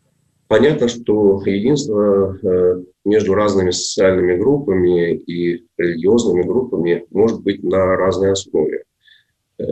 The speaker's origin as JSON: {"language": "Russian", "region": "Moscow", "country": "Russia", "said": "Мы, я вот москвич, вы москвичка, мы москвичи"}